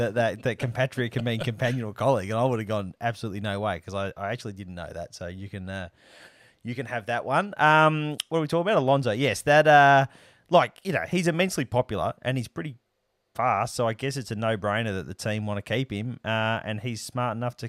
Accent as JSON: {"language": "English", "country": "Australia", "said": "I couldn't come from further away from New Zealand if I tried."}